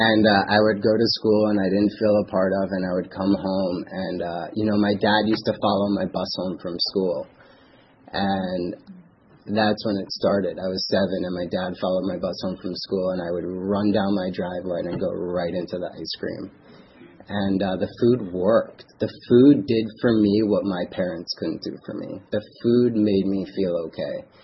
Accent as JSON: {"language": "English", "town": "Cold Spring Harbor", "region": "New York", "country": "United States", "tie": "born or raised there", "said": "I grew up on Long Island in Cold Spring Harbor. And it's a town where everything looks perfect."}